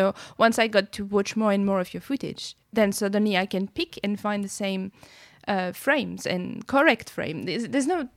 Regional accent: Strasbourg, Grand Est, France; I come from Strasbourg, so.

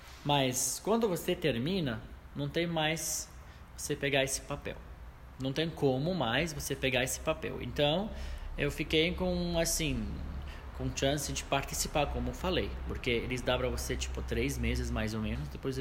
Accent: Syria; Portuguese is a second language; moved away as an adult; now in Brazil; eu sou sírio, já tenho 29 anos. Dia 13 de novembro vou fazer 30, daqui a pouco, semana que vem.

